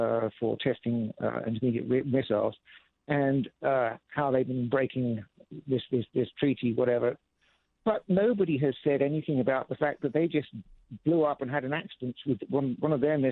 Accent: Eastbourne, South East England, United Kingdom; accent: English; also born or lived in Harlingen, United States; Originally, I was born in Texas, in Harlingen, but I grew up in Eastbourne, Sussex, in England.

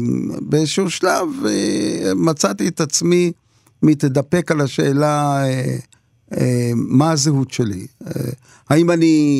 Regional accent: Lod, Central District, Israel; אני גדלתי בלוד שאין בה ערבים, בכלל

